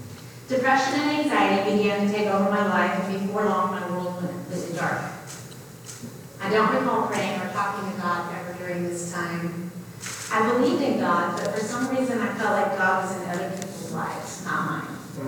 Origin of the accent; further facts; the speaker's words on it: Plattsburgh, New York, United States; born there; I was born on June 2nd, 1978, on Plattsburgh Air Force Base in Plattsburgh, New York